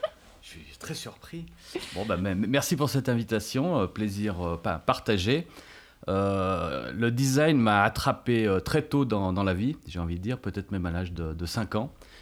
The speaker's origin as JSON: {"language": "French", "region": "Geneva", "country": "Switzerland", "tie": "born or raised there", "also_born_or_lived": "Locarno", "moved": "as an adult", "lives_now": "France", "said": "Alors, je suis né à Locarno, d'une mère autrichienne et d'un père italien. Mmh. Et ensuite, on est venu à Genève."}